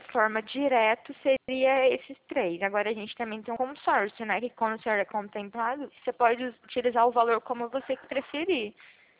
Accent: Araçatuba, São Paulo, Brazil; sou de Araçatuba mesmo

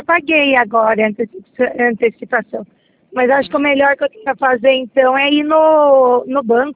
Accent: Piracaia, São Paulo, Brazil; Eu sou de Piracaia.

